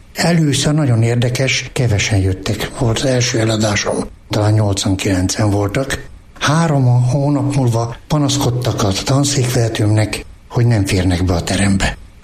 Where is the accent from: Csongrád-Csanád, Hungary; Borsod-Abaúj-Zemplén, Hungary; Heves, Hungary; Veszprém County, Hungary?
Heves, Hungary; Abasár; also born or lived in Gyöngyös; De én Abasárinak érzem magam. Ott nőttem föl.